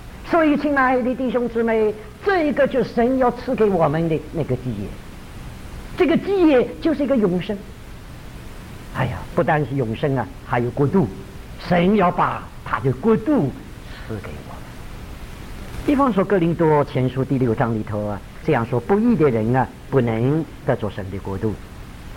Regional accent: China; 但是我想我们中国人都很喜欢相信这个故事。

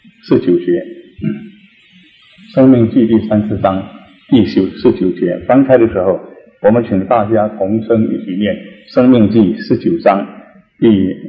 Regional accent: Taiwan; 我是从台湾来的，刚刚来一个礼拜，

